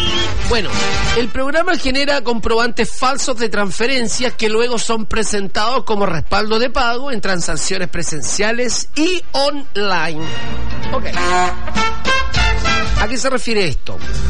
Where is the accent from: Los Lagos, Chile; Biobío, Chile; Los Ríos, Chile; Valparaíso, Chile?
Valparaíso, Chile; Viña del Mar; Queridos amigos de Valparaíso, Viña del Mar, playa, arena y mar. Somos de Viña del Mar.